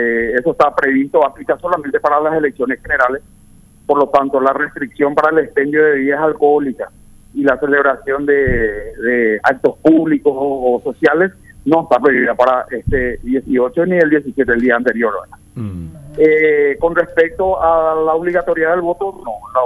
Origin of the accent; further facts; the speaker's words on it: Paraguay; debemos desarrollar también como paraguayos esa conciencia cívica